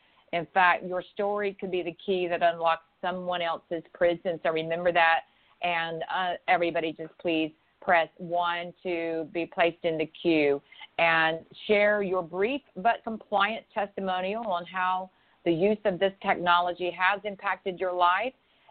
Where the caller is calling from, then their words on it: Pawleys Island, South Carolina, United States; and I'm calling in from Pawleys Island, South Carolina.